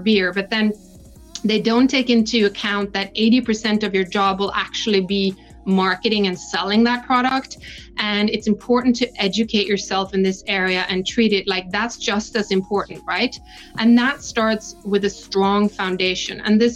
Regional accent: Norway; English is a second language; moved away as an adult; now in United States; Very quickly, I'm originally from Norway. I moved to the US to go to college. I went to New York first in 1995

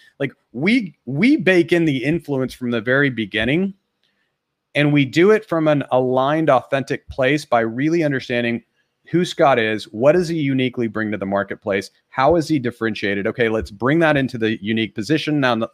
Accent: India; I have brown eyes. I'm Indian. I came from Indian parents.

